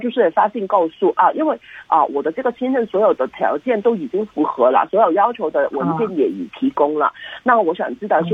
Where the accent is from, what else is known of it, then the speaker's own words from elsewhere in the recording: China; 我们就是中国人嘛，在这里我们常常都会有起一个英文名字，